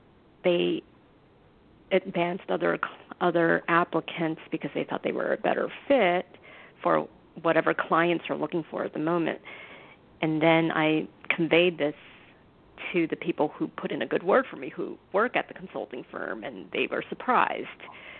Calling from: New York, United States; I'm calling from New York.

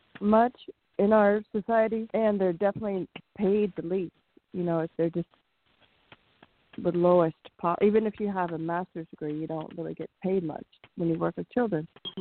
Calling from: California, United States; from California.

